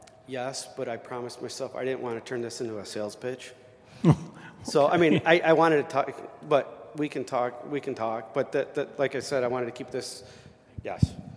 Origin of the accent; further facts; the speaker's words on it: Grand Rapids, Michigan, United States; And then my hometown of Grand Rapids, Michigan, that's Market 68.